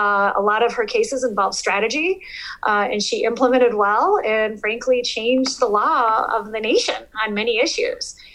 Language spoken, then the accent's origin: English; Michigan, United States; So I'm from West Michigan. A lot of people are Dutch.